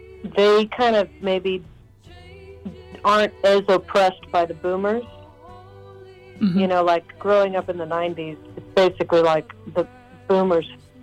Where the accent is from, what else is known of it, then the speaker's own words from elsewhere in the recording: United States; I have a tendency to speak from a skewed perspective as an American